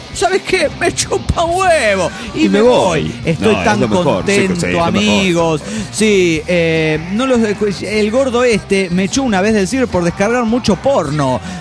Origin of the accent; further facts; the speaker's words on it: Mexico City, Mexico; del DF mexicano.